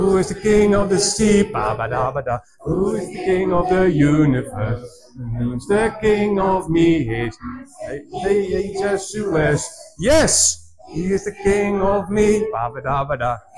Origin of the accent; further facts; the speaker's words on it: Netherlands; ik ben een echte Nederlander.